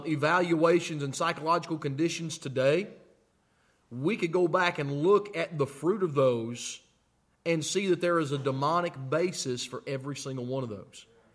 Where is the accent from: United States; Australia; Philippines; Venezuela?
United States; the South; I'm from the South.